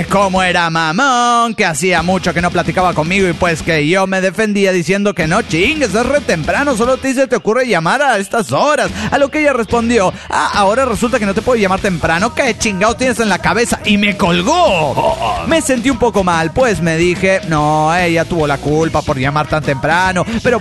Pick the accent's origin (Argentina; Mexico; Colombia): Mexico; Mexico City; del DF mexicano.